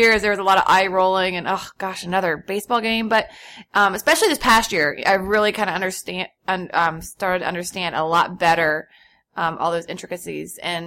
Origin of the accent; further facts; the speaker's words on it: Indiana, United States; I'm from Indiana